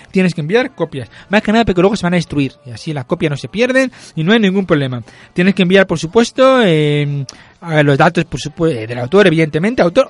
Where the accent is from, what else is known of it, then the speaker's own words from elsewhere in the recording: Totana, Region of Murcia, Spain; yo soy de Totana, Murcia. No hay ningún problema.